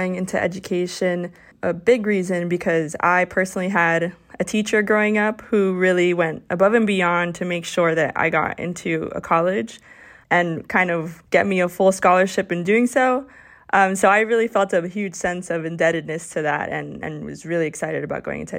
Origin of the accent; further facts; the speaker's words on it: Miami, Florida, United States; So I was considering either moving to my hometown of Miami, Florida